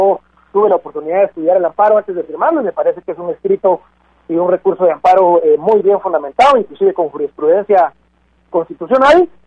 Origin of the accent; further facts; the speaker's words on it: Guatemala; como guatemaltecos y ciudadanos que somos, debemos de confiar en la ley